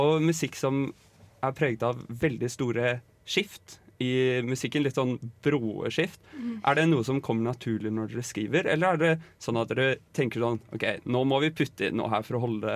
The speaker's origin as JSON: {"language": "Norwegian", "region": "Oslo", "country": "Norway", "said": "Men avstand er relativ, fordi jeg er fra Oslo, så jeg har sånn god avstander."}